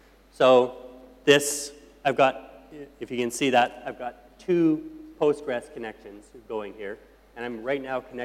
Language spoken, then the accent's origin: English; Canada; also born or lived in Calgary; I lived in, I'm from Canada, and I lived in Calgary